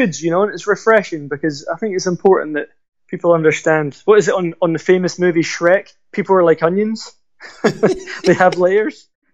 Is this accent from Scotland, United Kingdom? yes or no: yes; Glasgow, Scotland, United Kingdom; now in England; So I was raised in Glasgow, and my dad's from Ireland. So and my mum's Scottish, and we live in England. So I'm very the purest form of a mongrel British, British lad as you can have.